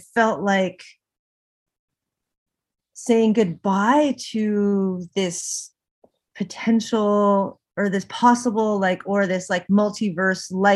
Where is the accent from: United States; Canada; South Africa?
Canada; I also don't feel connected because I grew up here in Canada.